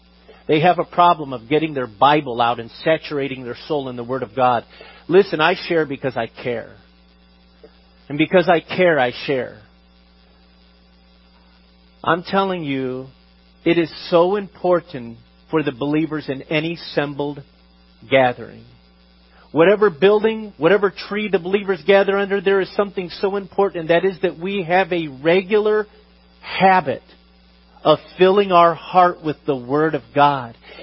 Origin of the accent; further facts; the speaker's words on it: United States; Listen, I'm as American as you are, and I know one trait of our country